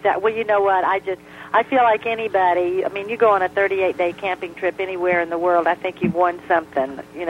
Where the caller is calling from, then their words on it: Ada, Oklahoma, United States; I'm calling in from Ada, Oklahoma, South Central Oklahoma.